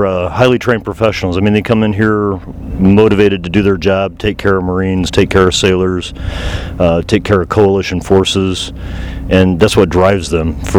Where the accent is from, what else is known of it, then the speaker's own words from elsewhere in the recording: Oklahoma, United States; I grew up in Oklahoma. I'm a resident of Colorado and stationed in California.